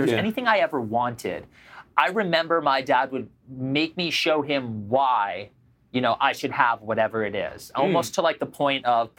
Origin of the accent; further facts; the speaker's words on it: Boca Raton, Florida, United States; We grew up in Boca Raton, Florida